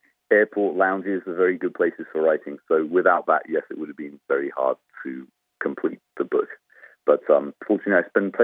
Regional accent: Cambridge, East of England, United Kingdom; You know, I grew up in Cambridge, England, so I am indeed a connoisseur of many different shades of gray.

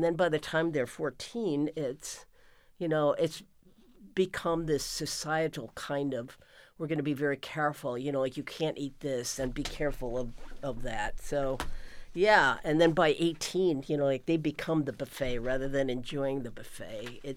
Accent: Michigan, United States; like when I was growing up in Michigan, there were certain families that were, they didn't permit dancing or gym class or being inoculated.

